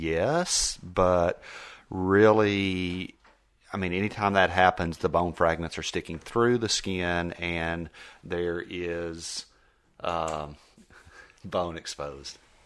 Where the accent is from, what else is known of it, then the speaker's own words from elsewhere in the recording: Texas, United States; So growing up in Texas, it was always black-eyed peas for us. Never knew anything beyond that. Moved to Georgia, and it was collard greens